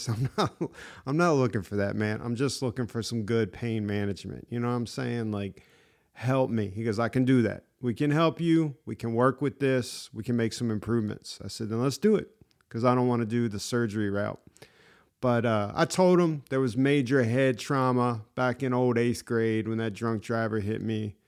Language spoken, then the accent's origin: English; La Plata, Maryland, United States; I grew up in La Plata, Maryland at that time.